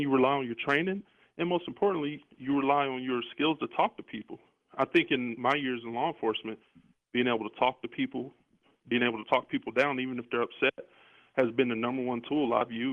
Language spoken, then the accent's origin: English; United States; I'd like to address them just as an American who happens to be black.